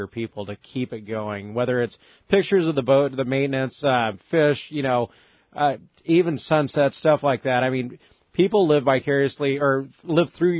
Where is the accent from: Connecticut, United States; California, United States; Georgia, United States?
California, United States; Fillmore; I grew up in Fillmore, up by Magic Mountain, Ventura County. I fished as a kid.